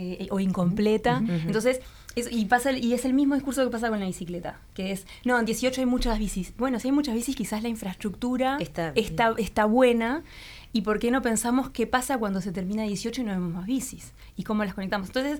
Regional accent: Montevideo, Uruguay; para construir el tipo de ciudad que nos sirve a nosotros como montevideanos o, bueno, como uruguayos

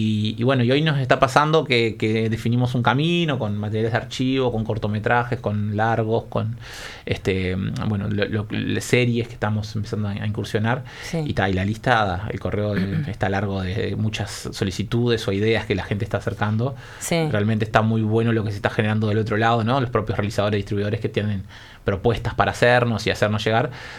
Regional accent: Salto, Uruguay; yo soy de Salto

